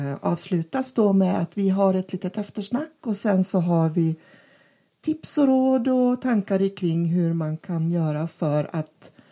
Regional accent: Dalarna County, Sweden; Dalarna. Som Dalkulla så längtar jag efter snön.

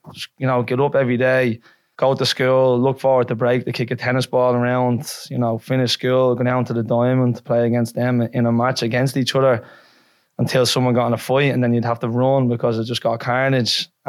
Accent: Dublin, Leinster, Ireland; also born or lived in Birmingham, United Kingdom; we grew up in Birmingham with us, and then I moved to Dublin when I was four years old, as you probably know a little bit as well. But no, we moved to Dublin. My nanny and granddad are from Ireland, so we moved over to them

